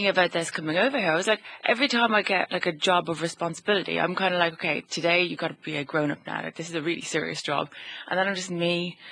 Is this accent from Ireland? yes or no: yes; Dublin, Leinster, Ireland; now in Malta; I grew up in Dublin.